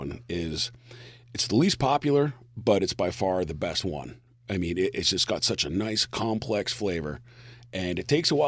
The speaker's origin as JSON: {"language": "English", "region": "Oklahoma", "country": "United States", "said": "But, I mean, it's a Kansas City-style sauce, but like I said, I'm from Oklahoma. It's my sauce."}